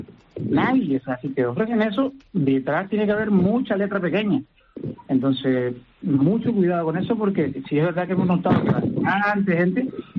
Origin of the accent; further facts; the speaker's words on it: Venezuela; now in Spain; yo soy venezolano, llevo 20 años aquí, pero yo viví de cerca todo el tema de Chávez y tal.